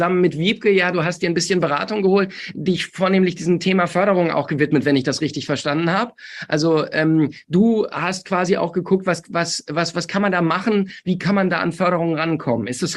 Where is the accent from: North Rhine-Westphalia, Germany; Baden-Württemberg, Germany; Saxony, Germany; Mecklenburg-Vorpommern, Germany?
North Rhine-Westphalia, Germany; Essen; Wunderbare Einrichtung in meiner Heimatstadt. Ich bin ja in Essen geboren